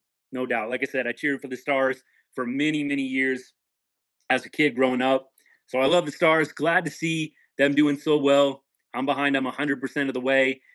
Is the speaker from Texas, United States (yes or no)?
yes; Dallas-Fort Worth, Texas, United States; I would love it for the city of Dallas-Fort Worth, my hometown.